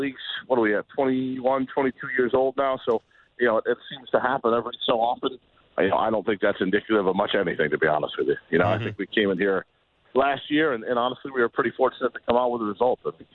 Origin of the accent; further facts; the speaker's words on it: Chicago, Illinois, United States; Hey, I grew up a Cubs fan. I'm from Chicago, so I'm used to this weather